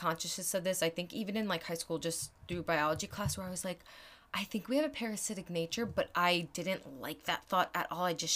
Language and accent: English; New York, United States; I'm a New Yorker through and through.